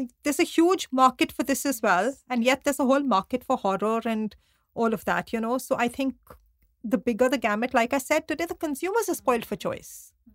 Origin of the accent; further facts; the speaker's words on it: Chandigarh, India; moved away as an adult; also born or lived in Mumbai; I was from Chandigarh and I moved to Bombay to do my college.